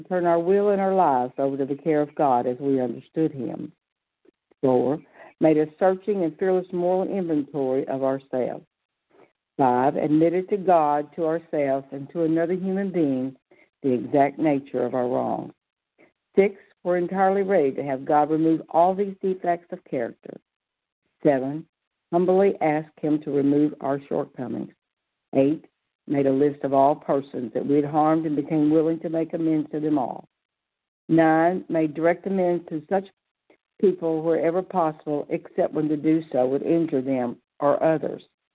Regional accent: Pensacola, Florida, United States; I'm from Pensacola, Florida

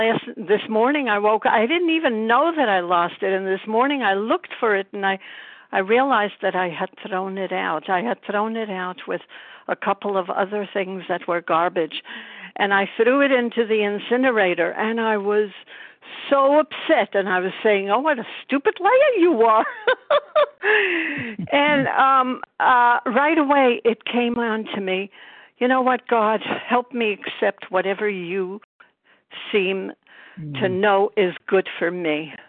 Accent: Brooklyn, New York, United States; I'm from Brooklyn, New York, recovered and grateful, so grateful.

